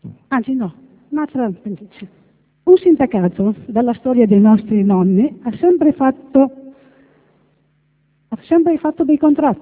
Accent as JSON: {"language": "Italian", "town": "Treviso", "region": "Veneto", "country": "Italy", "also_born_or_lived": "Horn of Africa", "said": "nato a nord dell'Africa, collega. Poi proiettata nel nord dopo un po' di anni. Sono di Treviso"}